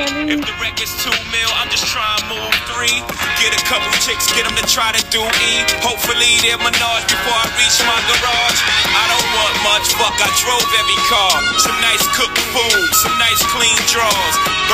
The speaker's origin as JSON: {"language": "Swedish", "country": "Sweden", "said": "Men det här känner jag att som svensk att det var ändå okej."}